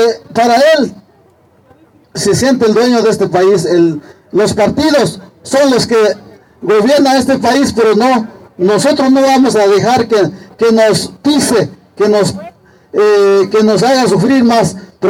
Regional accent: Mexico; nosotros somos mexicanos

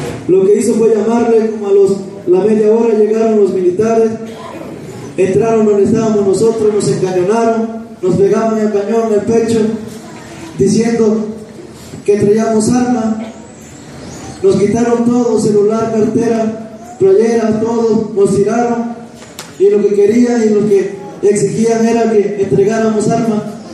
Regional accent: Mexico; como ciudadanos mexicanos de México.

